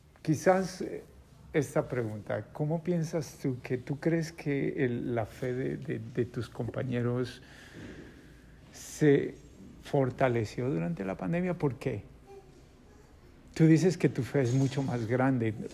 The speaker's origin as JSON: {"language": "Spanish", "country": "Colombia", "said": "yo soy colombiano y recuerdo creciendo que transmitían la misa a través de la televisión nacional"}